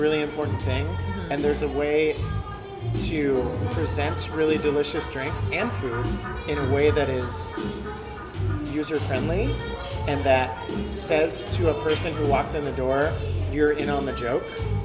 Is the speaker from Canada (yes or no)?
yes; Canada; also born or lived in Virginia, United States; Well, I'm from Canada originally.